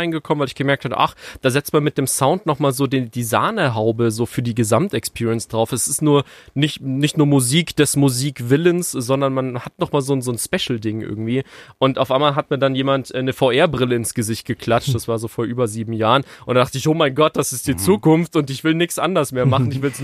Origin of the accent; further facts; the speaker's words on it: Ingolstadt, Bavaria, Germany; now in Munich, Germany; Ich komme hier aus München, also beziehungsweise ich komme aus Ingolstadt, aber ich sitze hier in München in meinem Studio in Mosach, falls das jemand kennt, im Nordwesten.